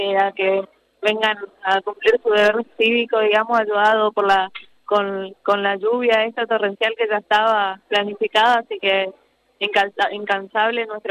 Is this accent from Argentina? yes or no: yes; Argentina; Es un derecho que tenemos todos los argentinos